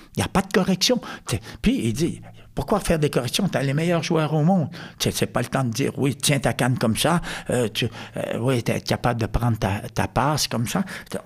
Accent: German-speaking Switzerland, Switzerland; French is a second language; huit ans à Berne, 2 ans à Davos, 2 ans encore, je suis suisse allemand

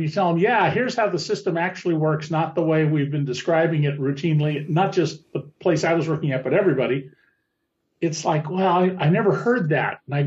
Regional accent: Santa Cruz, California, United States; Well, when I was a boy growing up in Santa Cruz, California, my father, who had grown up in New Orleans, sent me there in the summer of 63

